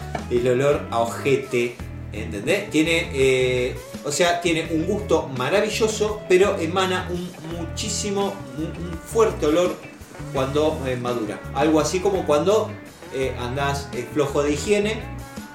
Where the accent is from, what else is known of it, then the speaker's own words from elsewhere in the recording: Rosario, Santa Fe, Argentina; Empalme de Graneros, cuna del quilombo rosarino. O sea, yo soy oriundo. Para los que me conocen saben que yo soy oriundo de Empalme de Graneros. Viví toda mi vida hasta que me pude ir de ese barrio de mierda.